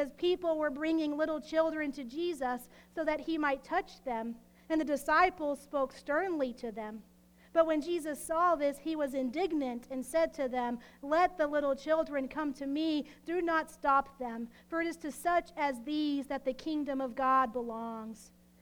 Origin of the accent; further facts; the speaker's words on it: Texas, United States; Now, I know that I'm from Texas, this land that's void of mountains. And I haven't even been here for 2 years yet.